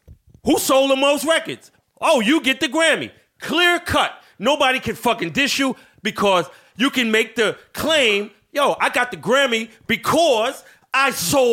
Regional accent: New York City, New York, United States; born there; because I know what this shit is because I was born in New York City.

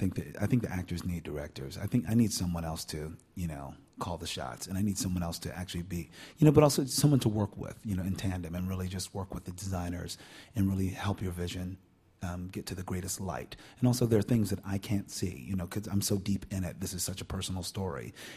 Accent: Philadelphia, Pennsylvania, United States; the experience of growing up in West Philadelphia with these people, these folks with these very specific cadence of speech

